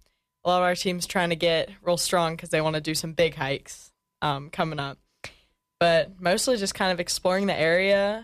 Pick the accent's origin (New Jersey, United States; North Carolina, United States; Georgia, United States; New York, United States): North Carolina, United States; Well, again, I'm from North Carolina, coming straight out of high school, 19. I really haven't been much out of North Carolina